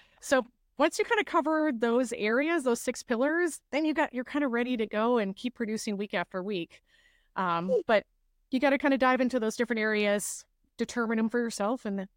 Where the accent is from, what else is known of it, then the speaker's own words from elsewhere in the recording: Midwest, United States; accent: Midwest; I really embrace my Midwest accent that comes out from time to time, and like funny things we say in the Midwest